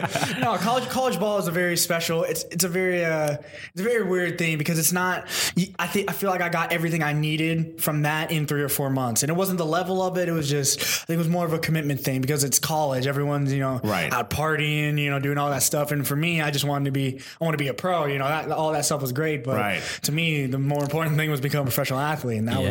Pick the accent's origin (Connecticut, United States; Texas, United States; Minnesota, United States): Texas, United States; Dallas; also born or lived in Chicago / Pittsburgh / Colorado; So I moved from Chicago. We moved to Pittsburgh. And then from Pittsburgh, when I was about 5, we moved to Colorado. And then from there, from about 5 to 9, then we moved to Dallas, Texas. And that's where everything really took off.